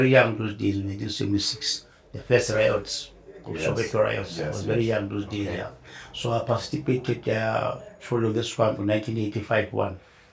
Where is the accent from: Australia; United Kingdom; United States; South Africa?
South Africa; Cape Town, Western Cape; I was born here in Cape Town, South Africa, in Guguletu.